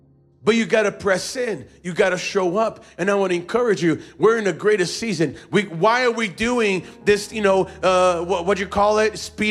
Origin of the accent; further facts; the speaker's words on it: Eagle River, Alaska, United States; I'm just from Eagle River. You know, everybody calls it Eagle Rock, Eagle Creek. I'm like, what the heck, man? It's Eagle River.